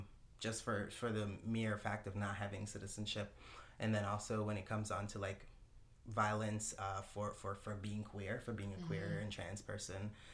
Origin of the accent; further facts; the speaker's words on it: Jamaica; when I look back at my time growing up in Jamaica, I've always been genderqueer.